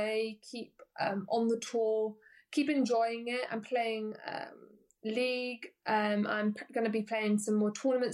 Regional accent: Wales, United Kingdom; But I think I didn't really understand also the value of being Welsh. I'm quite patriotic, quite a patriotic nation.

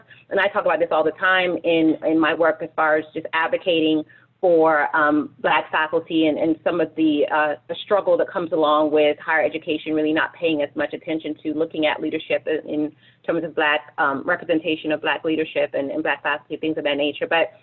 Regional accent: Florida, United States; I'm from Florida for the most part, even though I'm an immigrant and a first-generation student myself, but I went to University of Florida.

